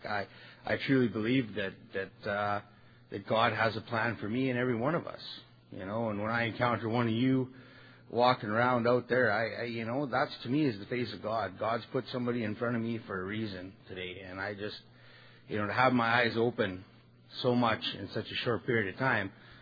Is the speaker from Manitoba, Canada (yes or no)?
no; Edmonton, Alberta, Canada; You know, I come from Edmonton, Alberta.